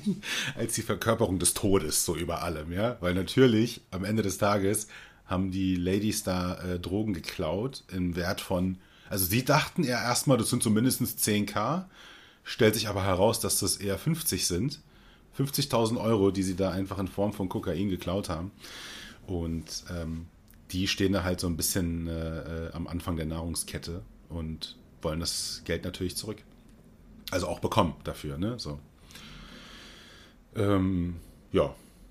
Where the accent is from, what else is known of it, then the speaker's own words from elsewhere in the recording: Berlin, Germany; bin ich dann halt natürlich als alter Berliner, ja, ist ja meine Geburtsstadt.